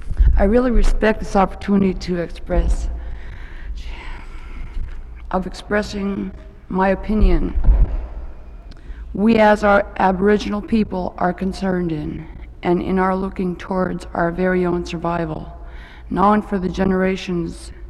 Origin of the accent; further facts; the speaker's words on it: St. Michael, Alaska, United States; I'm from St. Michael. I'm an IRA trainee.